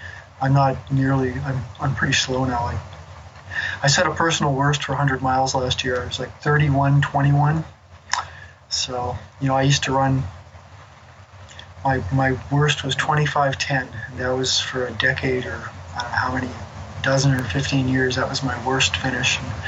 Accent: Canada; moved away as an adult; now in Tulsa, United States; I grew up in Canada, spent 30 years there, started running ultras there. And when I moved to Oklahoma

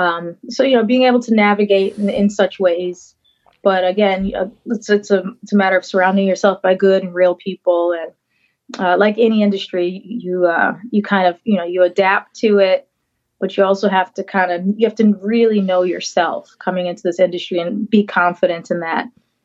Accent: Midwest, United States; Well, but, see, I'm from the Midwest. We apologize a lot, so I'm sorry for apologizing.

